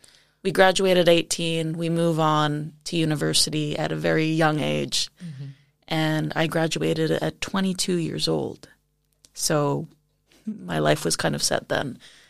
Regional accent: Toronto, Ontario, Canada; I'm 31 years young and I'm born and raised in Toronto, Canada.

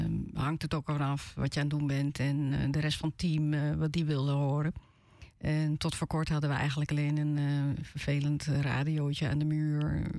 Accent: South Holland, Netherlands; also born or lived in Utrecht; now in West-Friesland, Netherlands; En ik ben Zuid-Hollander, hè, zeg maar normaal, terwijl ik nog net in Utrecht geboren ben.

